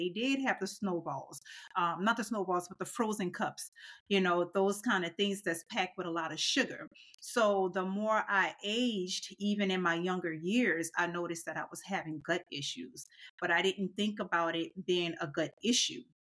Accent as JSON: {"language": "English", "town": "New Orleans", "region": "Louisiana", "country": "United States", "tie": "born or raised there", "said": "I grew up in New Orleans and a native, and we have some amazing foods."}